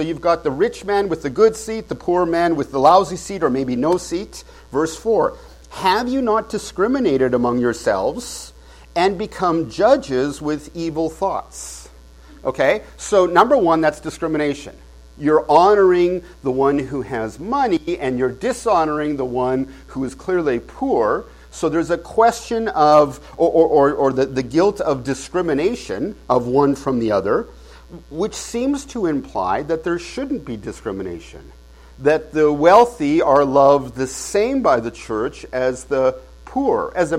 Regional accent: Canada; now in United States; I am a permanent resident alien here in the United States as a Canadian.

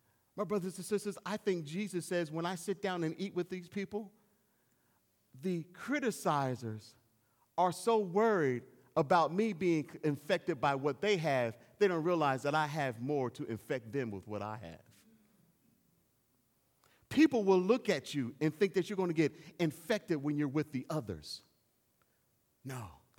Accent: Trenton, New Jersey, United States; I grew up in Trenton, New Jersey, and Trenton, New Jersey is not a great city that everybody's trying to flock to.

